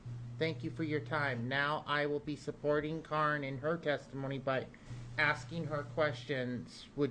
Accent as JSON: {"language": "English", "town": "Corvallis", "region": "Oregon", "country": "United States", "said": "I'm from Corvallis, Oregon. I am a member of the Oregon Self-Advocacy Coalition."}